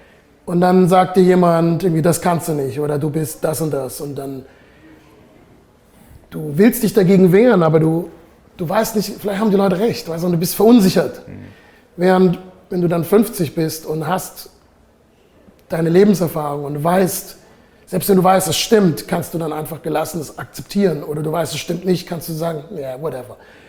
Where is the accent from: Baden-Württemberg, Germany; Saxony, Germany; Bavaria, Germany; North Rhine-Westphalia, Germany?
Baden-Württemberg, Germany; Heidelberg; mein Vater kommt aus Ostpreußen, meine Mutter aus Haiti, ich bin hier in Heidelberg aufgewachsen